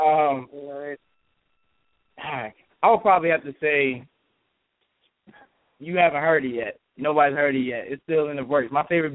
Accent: Maryland, United States; also born or lived in Virginia; Born in Virginia. Raised in Maryland.

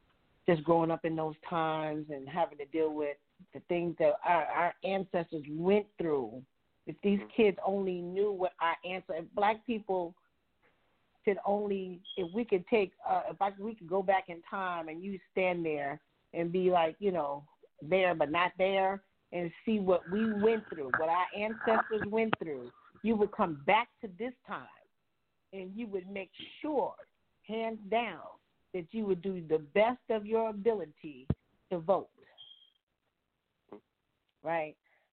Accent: East Coast, United States; but I'm from the East Coast, so I would be on the East Coast

